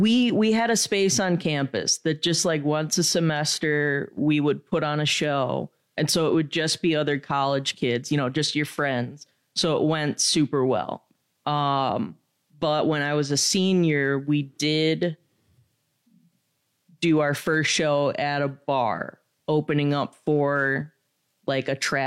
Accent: West Allis, Wisconsin, United States; because I'm from West Allis. So it's like I just went to college in Kenosha and then just moved back when that was done.

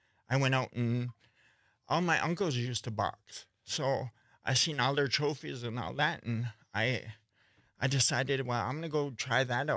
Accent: Neopit, Wisconsin, United States; New Pitt, Wisconsin, Menominee Territory.

